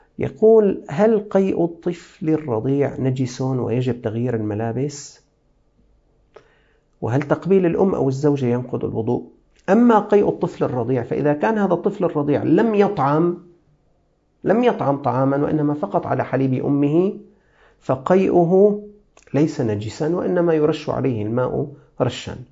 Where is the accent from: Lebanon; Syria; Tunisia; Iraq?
Syria; عندنا في سوريا كان في هذا العام يقدر ب3500 ليرة سورية